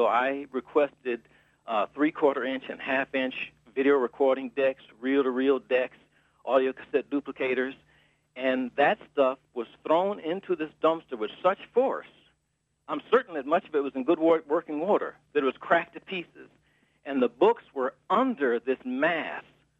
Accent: Highland Park, Michigan, United States; also born or lived in Detroit; I was born in Detroit and raised in Highland Park

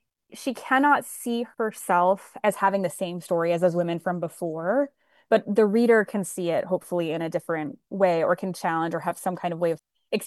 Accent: Michigan, United States; I'm from Northern Michigan, where the Nick Adams stories are set on Walloon Lake, is really close to where I grew up.

